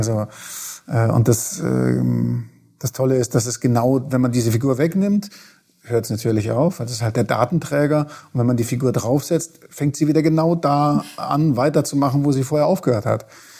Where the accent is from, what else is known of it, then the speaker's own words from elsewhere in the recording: Leipzig, Saxony, Germany; Ich bin ja aufgewachsen in der DDR. Mhm. Also in Leipzig waren wir.